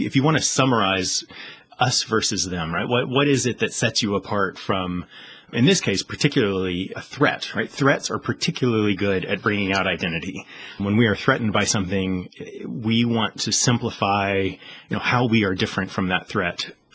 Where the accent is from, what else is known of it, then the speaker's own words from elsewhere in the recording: United States; in my day-to-day life back in the States, I don't typically go about my day thinking of myself as an American.